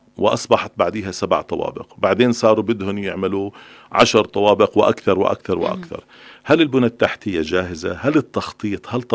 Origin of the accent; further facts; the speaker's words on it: Palestine; لكن أنا ضد الأماكن اللي تبنى فيها المباني العالية عندنا في فلسطين.